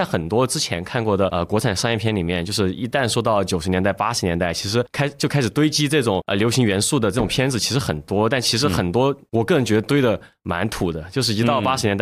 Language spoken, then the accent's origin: Chinese; Sichuan, China; 我是四川人